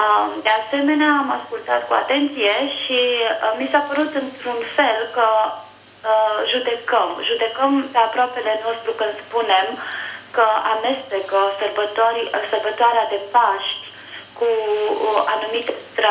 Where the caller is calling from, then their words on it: United Kingdom; și vă sunt din Marea Britanie.